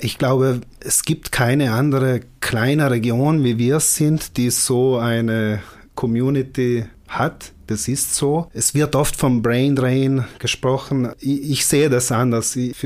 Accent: Trentino-Alto Adige, Italy; Ich liebe meine Heimat, Südtirol.

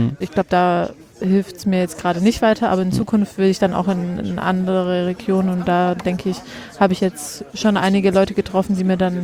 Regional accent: Stuttgart, Baden-Württemberg, Germany; now in Jena, Germany; Stuttgart.

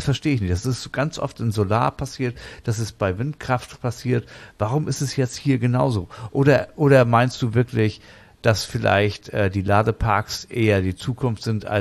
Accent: Schleswig-Holstein, Germany; Ich komme ja nur aus Schleswig-Holstein

